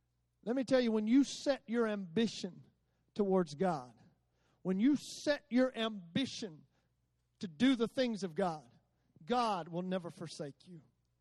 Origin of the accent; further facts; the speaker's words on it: Americus, Georgia, United States; I'm from Americus, Georgia, just right down the road.